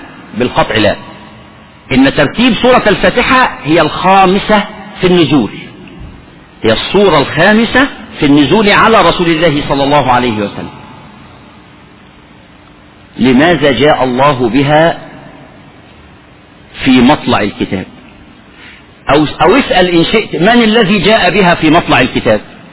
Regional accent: Egypt; التربية والتعليم رضي الله عنها وأرضاها عندنا في مصر علمت الناس كده

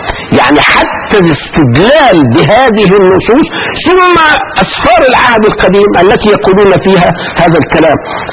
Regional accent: Egypt; وطبع في المجلس الأعلى للثقافة في مصر عندنا في مصر سنة 2000.

